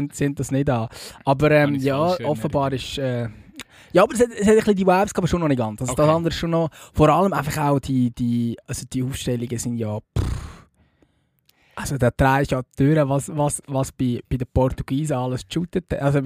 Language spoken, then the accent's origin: German; Austria; Ja, als Österreicher